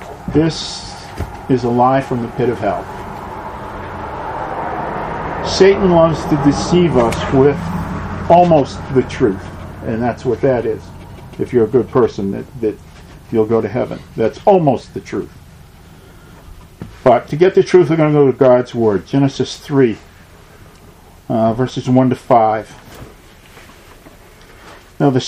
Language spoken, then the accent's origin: English; New England, United States; My background, as a child, I was raised in the Catholic Church, as were many people in New England.